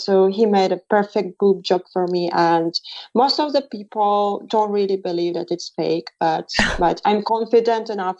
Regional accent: Russia; I suppose it's pretty simple because I'm Russian, but maybe my accent doesn't sound like Russian.

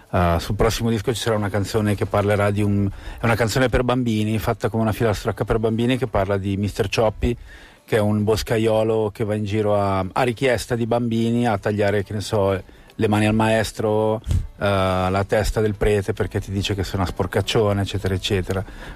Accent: Carnate, Lombardy, Italy; parla di un posto molto tetro che c'è a Carnate, il mio paese

